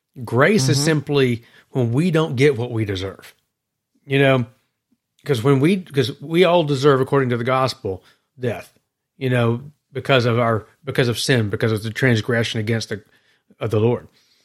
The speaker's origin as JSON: {"language": "English", "region": "Tennessee", "country": "United States", "said": "I thought you were going to start saying because I'm from Tennessee or something there."}